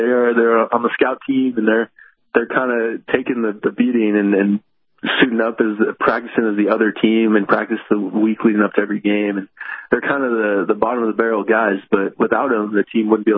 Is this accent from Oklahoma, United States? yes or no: no; Dallas, Texas, United States; I'd grown up in the church. I grew up in Dallas, Texas, and grew up going to church